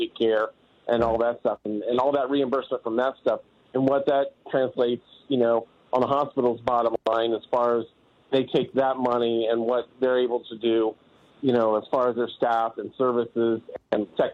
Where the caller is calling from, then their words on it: Ohio, United States; Hey, I'm calling from Ohio.